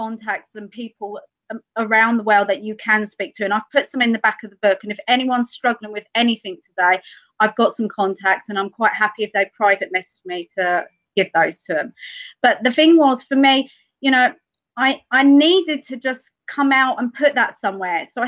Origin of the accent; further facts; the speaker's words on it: United Kingdom; So I'm from the UK.